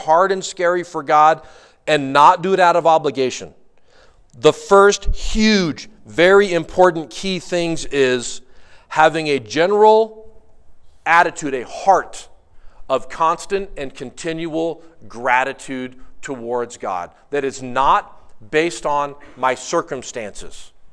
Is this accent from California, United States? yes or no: yes; Santa Cruz, California, United States; When I was a kid, the church I grew up in the Santa Cruz area, larger church was going to do a major sanctuary remodel